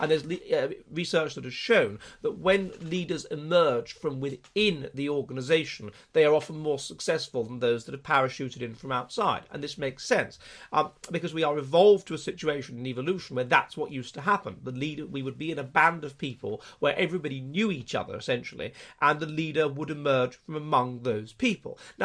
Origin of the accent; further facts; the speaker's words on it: London, United Kingdom; myself as a Londoner, and I'm a Conservative